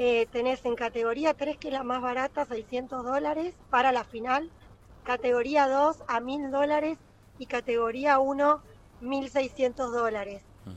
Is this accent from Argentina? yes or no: yes; Argentina; argentinos que estamos acá desde el principio.